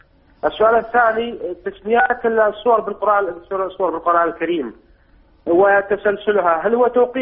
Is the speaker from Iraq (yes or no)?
yes; Iraq; على ما سامع الناس عندنا في العراق